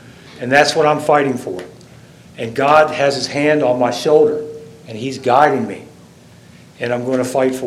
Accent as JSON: {"language": "English", "region": "Delaware", "country": "United States", "tie": "born there", "said": "I live in Prime Hook Beach. I was born in Sussex County, and I love Sussex County."}